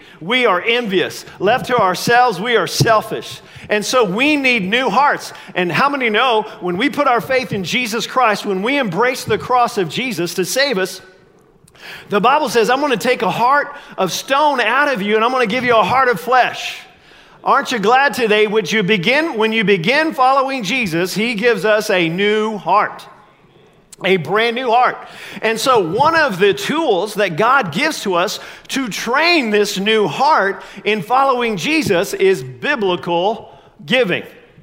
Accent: Columbus, Indiana, United States; since I grew up in Columbus, Indiana, and I had Channel 4 at my house, that was before cable

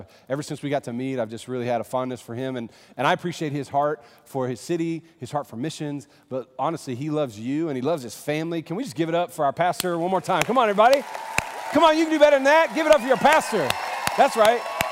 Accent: the South, United States; So I'm from the South, y'all.

